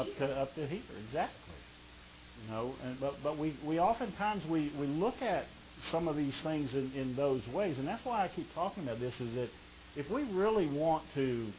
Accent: United States; You know, we go over there, I'm from America, I deserve better than this

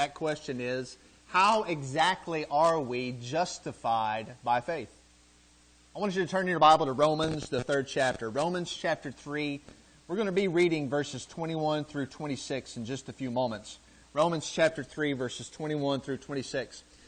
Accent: St. Augustine, Florida, United States; moved away; We are originally from St. Augustine, Florida, but we've lived all over the place. We've lived in most of our adult lives out on the West Coast in the Seattle, Washington area.

